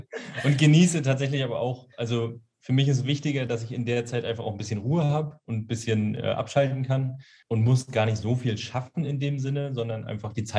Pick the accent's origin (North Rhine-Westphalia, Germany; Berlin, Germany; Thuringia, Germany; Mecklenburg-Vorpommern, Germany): Mecklenburg-Vorpommern, Germany; Wismar; Genau, wir kommen aus Wismar, haben da unsere Base, unser Happy House